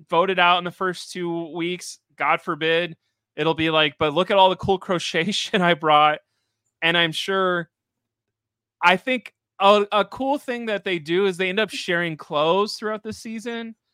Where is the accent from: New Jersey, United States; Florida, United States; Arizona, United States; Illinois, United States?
Illinois, United States; Chicago; I grew up in London. I don't know. I grew up in the south side of Chicago, though.